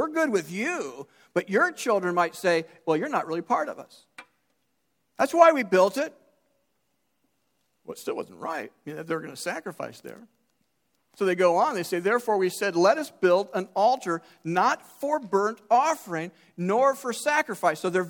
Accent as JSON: {"language": "English", "country": "United States", "said": "Because I'm an American, and we're skeptical of everybody."}